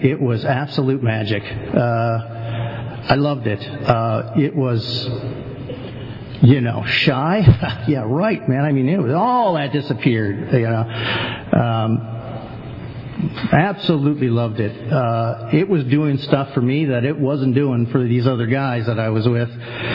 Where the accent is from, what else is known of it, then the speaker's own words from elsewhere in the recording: Milwaukee, Wisconsin, United States; born there; I was born in Milwaukee, Wisconsin, beer capital of the world. Drinking was encouraged.